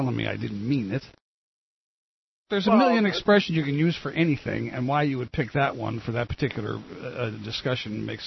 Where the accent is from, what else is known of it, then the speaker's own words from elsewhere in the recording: Atascadero, California, United States; from Atascadero.